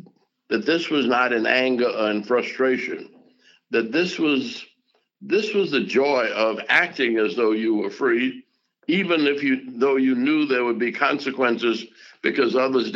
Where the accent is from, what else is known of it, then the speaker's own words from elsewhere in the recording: Birmingham, Alabama, United States; all of this was a part of growing up in Birmingham.